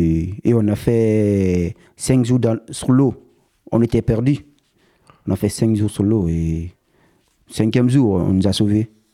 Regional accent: Guinea; Moi, je viens de Guinée-Conakry.

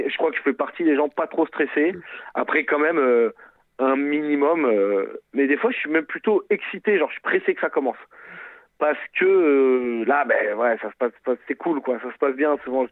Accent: Poitiers, Nouvelle-Aquitaine, France; Donc, je viens de Poitiers, c'est le même niveau de ville, je peux me permettre de vanner tranquillement.

